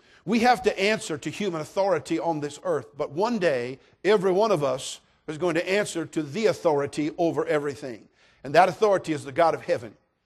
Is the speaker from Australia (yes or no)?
no; United States; I'm an American. I'm a veteran. I'm a Vietnam-era veteran.